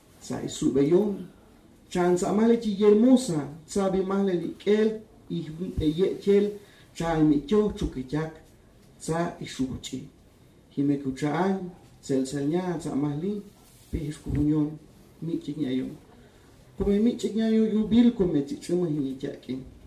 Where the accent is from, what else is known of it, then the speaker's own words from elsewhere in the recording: Tumbalá, Chiapas, Mexico; first language Chol; Spanish is a second language; Voy a leer un fragmento en mi lengua materna, que es Chol de Tumbala, y después un fragmento también en español.